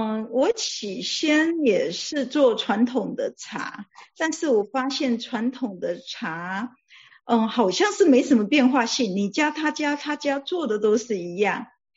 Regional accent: Miaoli County, Taiwan; 我本身是土生土长在台湾苗栗，是一个做东方美人的故乡

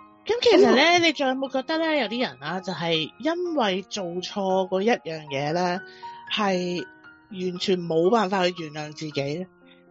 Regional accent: China; 我哋中国人

